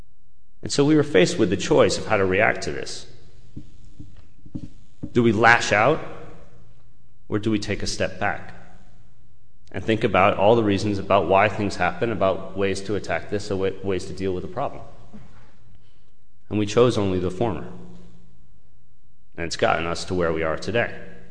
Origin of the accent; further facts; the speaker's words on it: United States; that's my experience as an American